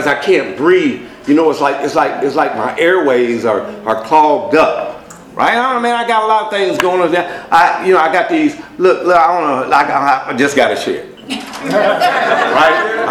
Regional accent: Midwest, United States; I'm from the Midwest.

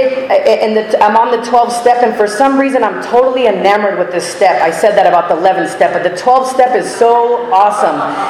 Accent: California, United States; We come from Northern California.

